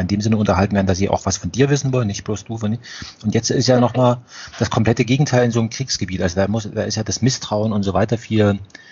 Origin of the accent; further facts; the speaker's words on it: Germany; wie jetzt wir vielleicht als Deutsche Österreich betrachten? Also wir teilen uns eine Sprache